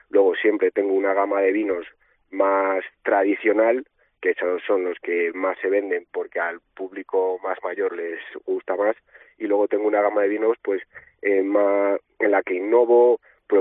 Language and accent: Spanish; Valladolid, Castile and León, Spain; Yo he nacido y crecido en Valladolid, pero siempre me ha gustado mucho mi pueblo, Valbuena de Duero, que era donde veraneábamos